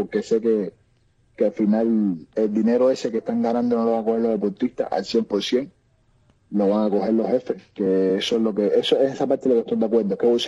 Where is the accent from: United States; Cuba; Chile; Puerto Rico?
Cuba; now in Spain; soy un español más, como es el que dice, llevo la Cuba por sangre, no digo que no, soy cubano y en mi sangre corre sangre cubana